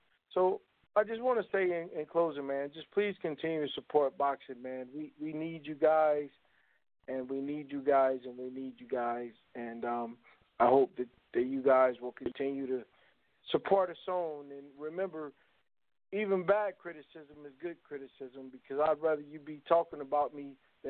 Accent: Indianapolis, Indiana, United States; I'm from Indianapolis, Indiana.

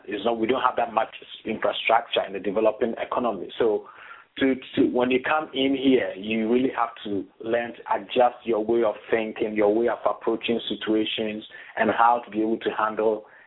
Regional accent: Ghana; moved away as an adult; now in United Kingdom; Yeah, I'm originally from Ghana. It's in West Africa.

